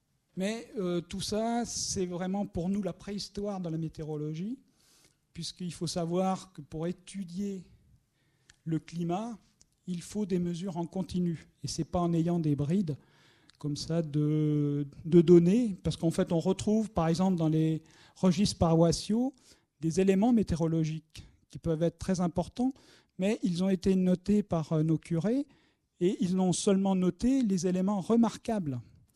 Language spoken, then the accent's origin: French; Pézé-le-Chat, Nouvelle-Aquitaine, France; born there; now in Châteauroux, France; je me suis rapproché de ma région d'origine puisque je suis poitevin, je suis né à Pézé-le-Chat dans les Deux-Sèvres le 4 février 1956.